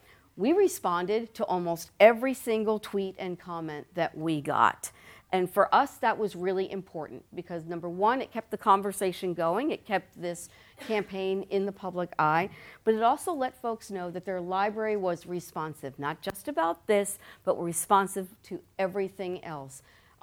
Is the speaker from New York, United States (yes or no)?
yes; New York, United States; which we were expecting, and I am from New York